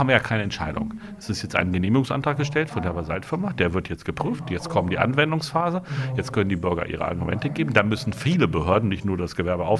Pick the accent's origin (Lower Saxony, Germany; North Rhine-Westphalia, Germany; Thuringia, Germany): Lower Saxony, Germany; Holzminden; Ich komme ja aus Holzminden, also ich kenne von der anderen Seite des Eeds und ich weiß, wie wichtig dieser Naturraum ist.